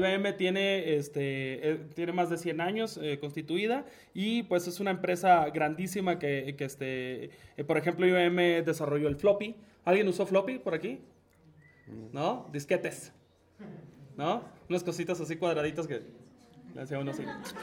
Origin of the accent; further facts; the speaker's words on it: Cabo San Lucas, Baja California Sur, Mexico; Entonces, ahí en mi pueblo, yo soy de Los Cabos, de Cabo San Lucas en específico.